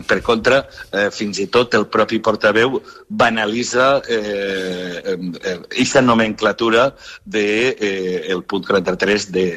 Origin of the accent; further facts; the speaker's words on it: Sueca, Valencian Community, Spain; un veí meu, del meu poble, de Sueca.